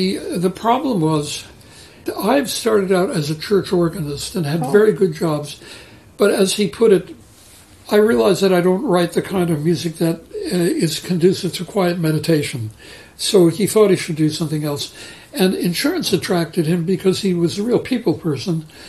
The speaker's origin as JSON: {"language": "English", "town": "New Haven", "region": "Connecticut", "country": "United States", "said": "But then, of course, I was from New Haven, and he had gone to Yale, and, you know, he's from Connecticut, so eventually you develop that kind of patriotic feeling about New England."}